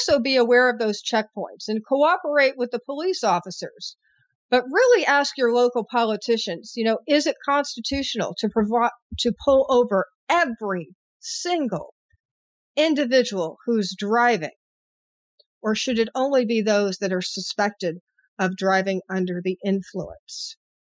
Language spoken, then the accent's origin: English; Indiana, United States; but also my home state of Indiana and throughout the Midwest